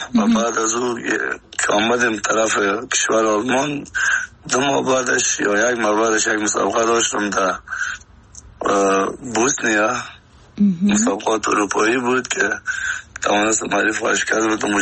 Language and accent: Persian; Afghanistan; moved away as an adult; تا که از افغانستان برام آمدیم 20 ساله بودم